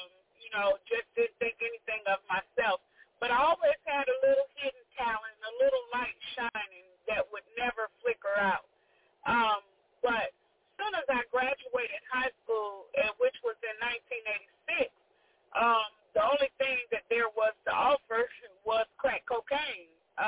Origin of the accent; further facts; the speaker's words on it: Chicago, Illinois, United States; born there; Well, I was born into Chicago to some very young parents. And, you know, doing their best. I was born in 68 in Chicago.